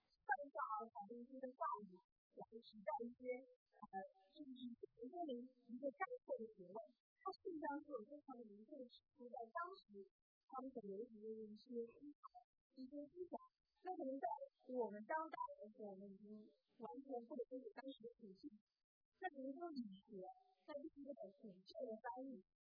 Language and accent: Chinese; China; 就是我们中国人的古籍，其实我们相信。中国传统的就是古人相信